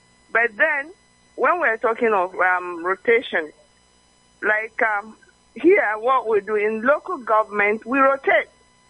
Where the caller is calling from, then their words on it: Delta, Nigeria; I'm reaching you from Eli Delta State.